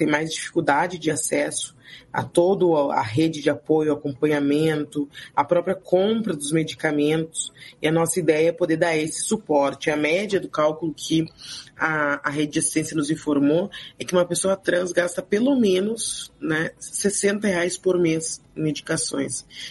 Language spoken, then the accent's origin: Portuguese; Porto Alegre, Rio Grande do Sul, Brazil; Aqui em Porto Alegre, né? Eu sou de Porto Alegre